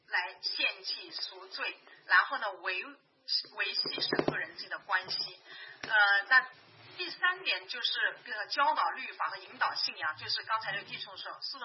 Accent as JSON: {"language": "Chinese", "country": "China", "said": "因为我们中国人比较这种血缘关系都特别的重视哈"}